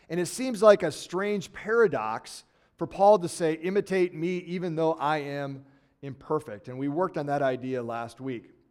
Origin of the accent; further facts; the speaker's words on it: United States; I never stopped being an American. And I am proud to be an American. I'm proud to be a citizen of the United States of America.